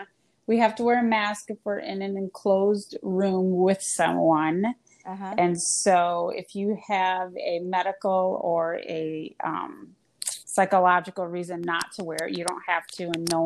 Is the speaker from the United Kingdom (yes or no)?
no; Midwest, United States; Okay, well, I am born and raised in the Midwest.